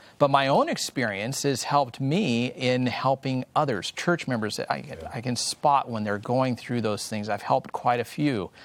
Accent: California, United States; So I grew up in California, and when I was sent to seminary in Michigan, and that first winter came along, seasonal affective disorder set

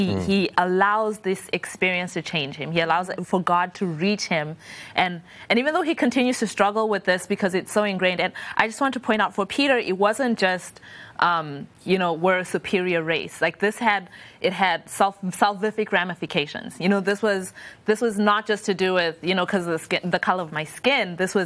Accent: Zimbabwe; I'm from Zimbabwe

